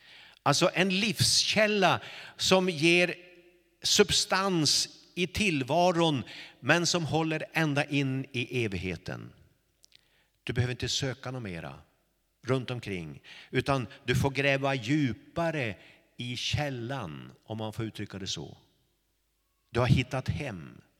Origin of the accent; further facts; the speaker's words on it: Långsjöby, Västerbotten County, Sweden; det är inte att jag är … ifrån Långsjöby. Det är inte att jag är norrlänning, även om jag är stolt över det.